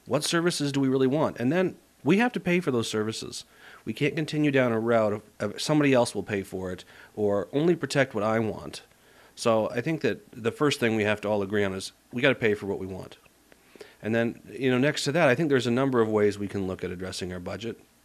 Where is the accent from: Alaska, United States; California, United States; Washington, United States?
Alaska, United States; Kenai; So I'm a lifelong Alaskan resident. I was born and raised here in Kenai.